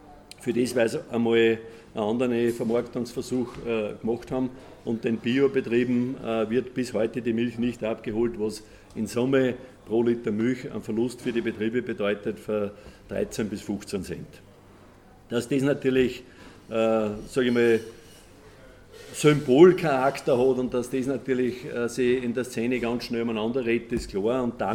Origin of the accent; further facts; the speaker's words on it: St. Peter in der Au, Lower Austria, Austria; Ich komme aus der Gemeinde St. Peter in der Au